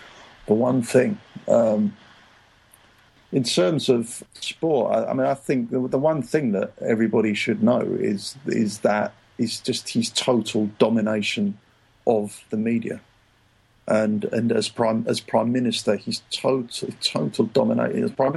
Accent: England, United Kingdom; It was quite interesting as a Brit in Italy.

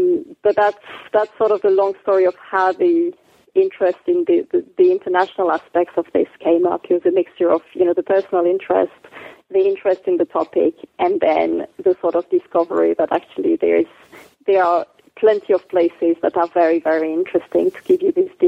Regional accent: France; English is a second language; also born or lived in Djibouti; So I'm from France originally.

